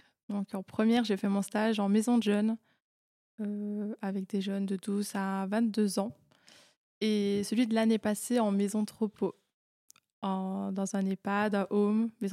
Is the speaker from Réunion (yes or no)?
no; Liège, Wallonia, Belgium; Alors moi, j'ai 20 ans et je viens de Liège, à la frontière avec les Pays-Bas.